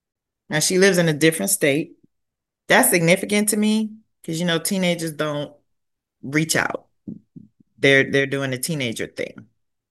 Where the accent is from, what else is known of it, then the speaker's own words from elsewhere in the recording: the South, United States; I'm from the South. Sometimes you just need to sat down.